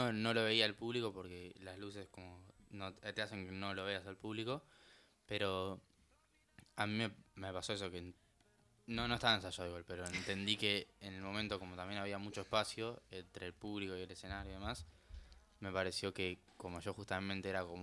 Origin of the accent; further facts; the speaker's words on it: Buenos Aires, Argentina; Obviamente, como todo porteño, donde me fui fue al sur.